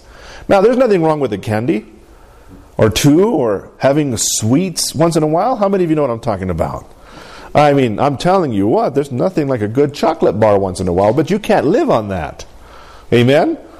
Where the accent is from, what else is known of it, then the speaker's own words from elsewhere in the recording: Colorado, United States; I mean, we're from the San Luis Valley. We know green chili, red chili, right?